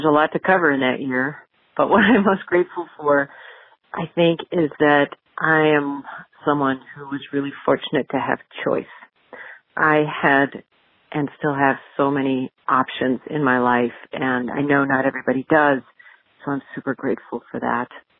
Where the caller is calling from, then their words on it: Oak Park, Illinois, United States; I'm calling from Oak Park.